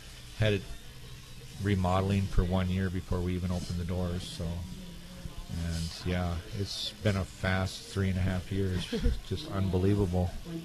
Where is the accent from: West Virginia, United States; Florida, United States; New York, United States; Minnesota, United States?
Minnesota, United States; I'm just south of town, about 10 miles from White Earth here. I kind of went to Richwood School when I was younger and went on to Bakke Church and then into Detroit Lakes School and left the school in there and kind of resided on the reservation all my life